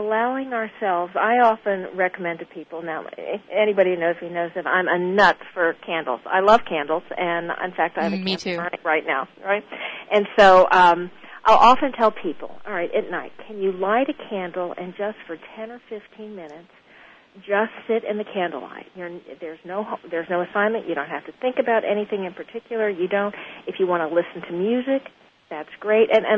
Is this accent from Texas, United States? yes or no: yes; Texas, United States; now in Connecticut, United States; because I live in Connecticut, I see trees. I grew up in Texas, not so many.